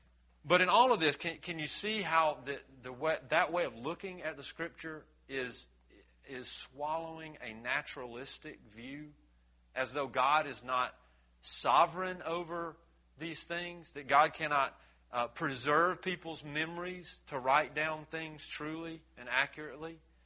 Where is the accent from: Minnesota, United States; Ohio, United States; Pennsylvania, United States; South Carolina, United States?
South Carolina, United States; Abbeville; he was actually a pastor at my home church that I grew up in Abbeville, South Carolina, from 1871 to 1872.